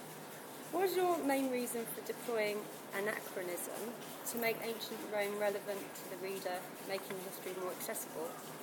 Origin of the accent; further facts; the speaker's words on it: London, United Kingdom; because I grew up in London